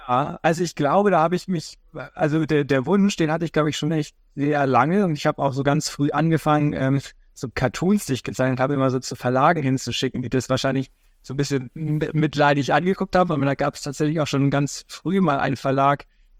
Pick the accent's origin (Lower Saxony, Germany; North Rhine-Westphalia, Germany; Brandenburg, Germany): North Rhine-Westphalia, Germany; Kleve; also born or lived in Heide; Also das Schöne ist ja da, als ich da groß geworden bin, da hatte auch nicht unbedingt jeder Internet.